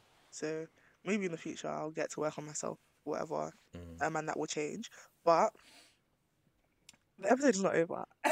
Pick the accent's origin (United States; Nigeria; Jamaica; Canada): Nigeria; I'm Nigerian